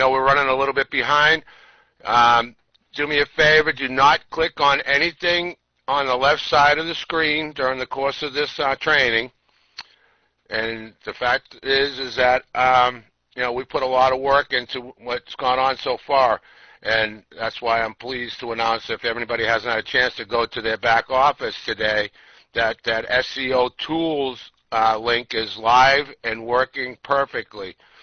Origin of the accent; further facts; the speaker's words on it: New Jersey, United States; I'm from New Jersey, and I'm very happy to be here.